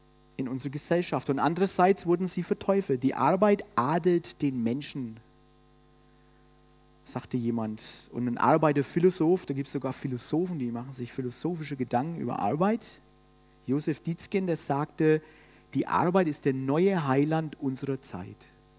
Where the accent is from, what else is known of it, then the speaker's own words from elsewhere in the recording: Germany; Wir sind Deutsche, wir machen es eben so, wir machen es immer so.